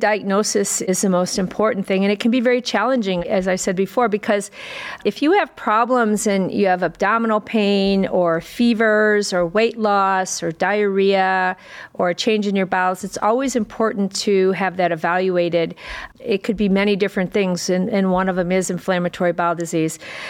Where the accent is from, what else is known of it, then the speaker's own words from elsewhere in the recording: Fremont, Ohio, United States; So I'm from Fremont, Ohio, which is 2 hours west of Cleveland.